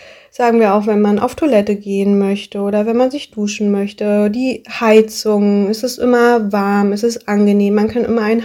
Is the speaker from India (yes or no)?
yes; India; German is a second language; wenn ich überlege, dass wir bei uns zu Hause in Indien in unserer Wohnung auch kaum Möbel haben, also auch hier auf dem Boden sitzen.